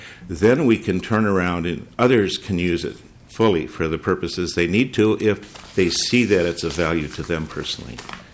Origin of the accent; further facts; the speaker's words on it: England, United Kingdom; I can go to my hometown in England and see it just fine.